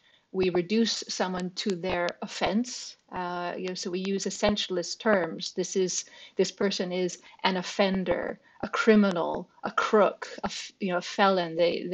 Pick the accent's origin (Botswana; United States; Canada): Canada; moved away as an adult; now in England; So I grew up in Canada and studied at McGill before coming over to England to study at Cambridge and Oxford, and then got a job and stayed, as Naomi said, for 20 years.